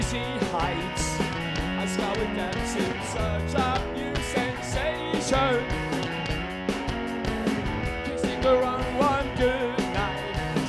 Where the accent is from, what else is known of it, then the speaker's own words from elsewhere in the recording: Ireland; I should know I'm Irish.